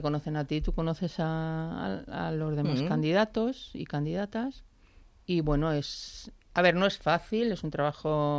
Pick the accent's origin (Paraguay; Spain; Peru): Spain; Chapinería, Community of Madrid; also born or lived in Alcorcón; Yo soy de Chapinería.